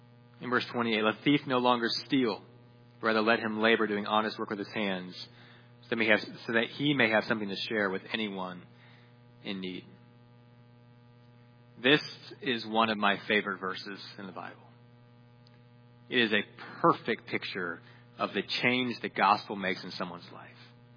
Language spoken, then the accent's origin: English; Peru; Growing up in Peru